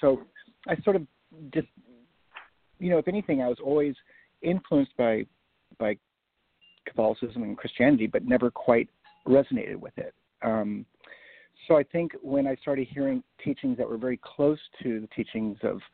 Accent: Newport Beach, California, United States; I grew up in California. I was really lucky. I had a great family. We kind of had money. We lived in Newport Beach, so I was exposed to wealth and everything.

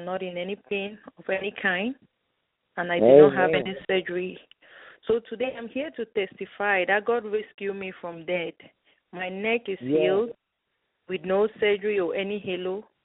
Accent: Cameroon; now in Wixom, United States; I'm originally from Cameroon. I'm a U.S. citizen based here in Wixom, Michigan, member of Christ Successful Life Southfield Branch.

